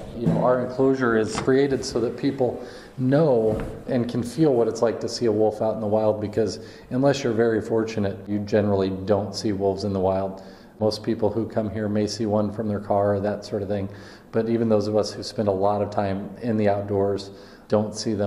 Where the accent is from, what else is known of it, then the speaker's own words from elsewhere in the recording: Missouri, United States; I'm from Missouri, where we don't have a population of wolves.